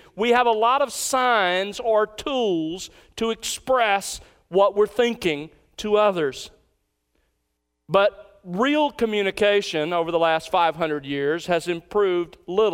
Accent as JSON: {"language": "English", "region": "Alabama", "country": "United States", "said": "Now I can quote her because I'm from Alabama."}